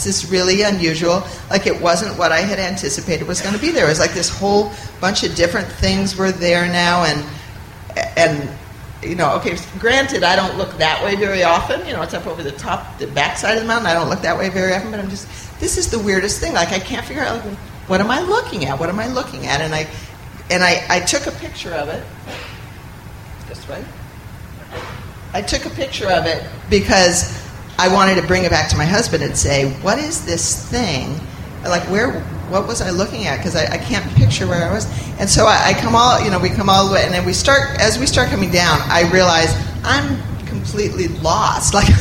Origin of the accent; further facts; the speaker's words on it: California, United States; moved away; We're originally from California, as Nikki said, and we moved to the Midwest in 1993